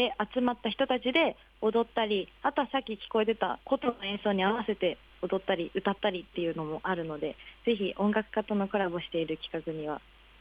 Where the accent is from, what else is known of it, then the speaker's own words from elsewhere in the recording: Sapporo, Hokkaido, Japan; 私地元が北海道の札幌なんですけど、札幌からこの大学を知って、私ミュージカルをその地元でやってたんですけど